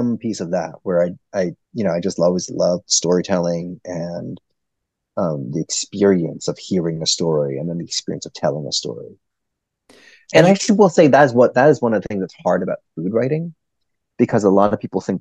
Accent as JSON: {"language": "English", "region": "New Jersey", "country": "United States", "tie": "born or raised there", "said": "My parents worked in Chinatown. But I grew up in New Jersey. So my parents had to commute. And I grew up in a very like white suburb."}